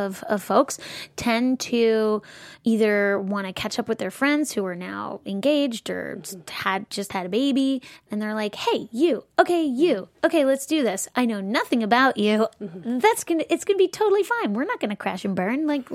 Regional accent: Long Island, New York, United States; Chris and I grew up on Long Island.

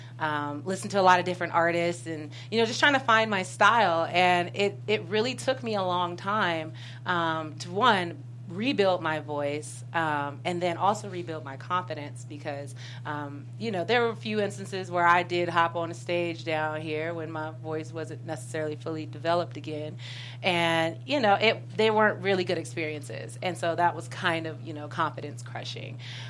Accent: Lompoc, California, United States; I'm originally from Lompoc, California, Santa Barbara County, Central Coast.

